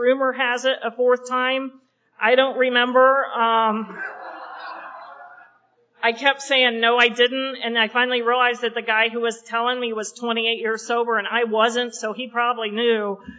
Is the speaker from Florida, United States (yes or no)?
no; Oxford, Ohio, United States; So I grew up in Oxford, Ohio. That was my first resentment. I did not want to be from Ohio. I didn't want to grow up in Ohio. I thought Ohio was uncool.